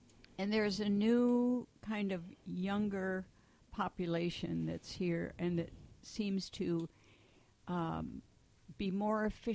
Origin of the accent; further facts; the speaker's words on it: Hudson, United States; I'm a woman. I'm a Democrat in a sea of Republicans. I'm from Hudson.